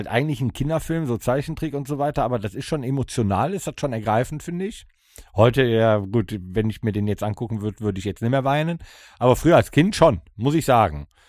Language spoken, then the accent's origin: German; Düsseldorf, North Rhine-Westphalia, Germany; Aber ich komme aus Düsseldorf.